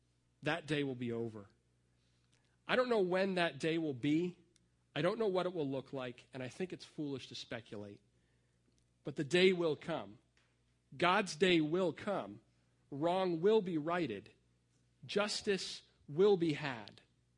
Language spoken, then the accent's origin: English; Massachusetts, United States; also born or lived in Canada; When I was on vacation, I visited a church that I grew up at in Massachusetts.